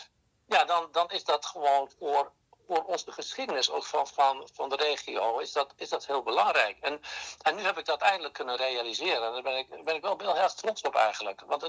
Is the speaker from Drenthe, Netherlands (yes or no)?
yes; Hoogeveen, Drenthe, Netherlands; Ik, in Hoogeveen was mijn straat waar ik opgegroeid ben